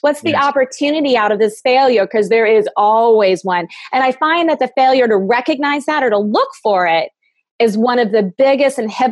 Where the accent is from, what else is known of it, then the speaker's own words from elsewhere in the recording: Kentucky, United States; moved away; also born or lived in New York / California; Yeah. Yes. And I moved from Kentucky to New York, back to Kentucky, out to California.